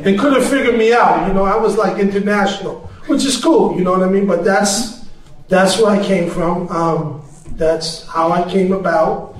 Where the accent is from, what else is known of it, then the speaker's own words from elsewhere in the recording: Montreal, Quebec, Canada; I grew up in Little Burgundy. My mother was a single mom. She had me when she was 18 years old. You know, back in the 60s, my father happens to be Italian. My mother's from the Caribbean